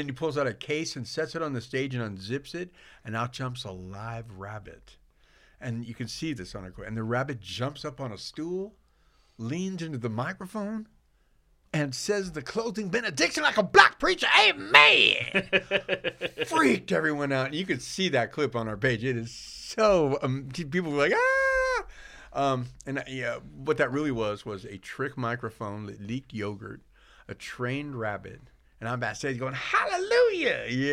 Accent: San Francisco, California, United States; I grew up in San Francisco, and I used to go to school on Nob Hill, drop down into Chinatown every day.

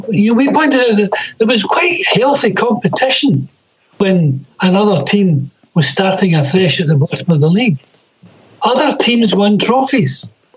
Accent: Scotland, United Kingdom; So it was an interesting thing to watch as a Scottish football fan, to see other teams competing with each other.

